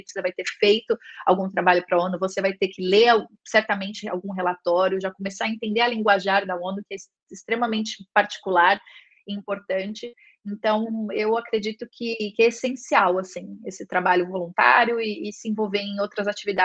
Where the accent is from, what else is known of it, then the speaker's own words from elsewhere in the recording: São Paulo, Brazil; Como eu estudei numa escola privada em São Paulo, e eu sou da Zona Leste